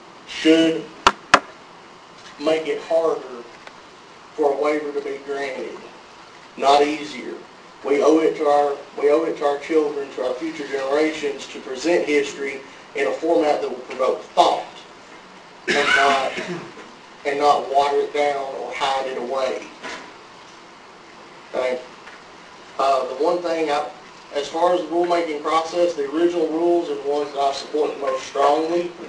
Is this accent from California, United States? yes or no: no; Tennessee, United States; I'm from Port Ova, Tennessee.